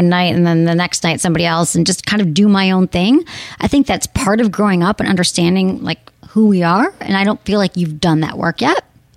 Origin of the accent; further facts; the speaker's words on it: Michigan, United States; But you're in, I'm from Michigan.